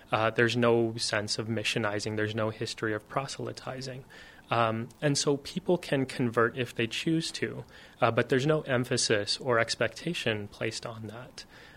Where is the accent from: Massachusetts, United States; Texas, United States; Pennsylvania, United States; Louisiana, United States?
Texas, United States; San Antonio; And growing up in San Antonio, I find myself constantly having to explain who I am, what I practice, why I look the way that I look.